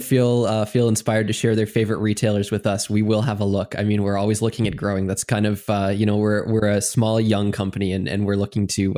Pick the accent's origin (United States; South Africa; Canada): Canada; Hey, as a Canadian, I have an affinity for them because they're a fellow Commonwealth country, right?